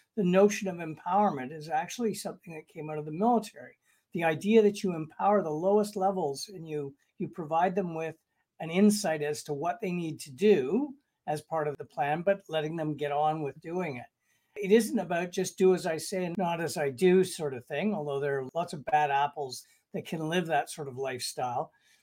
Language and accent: English; Canada; I guess, first and foremost, I'm a Canadian, so I apologize a lot.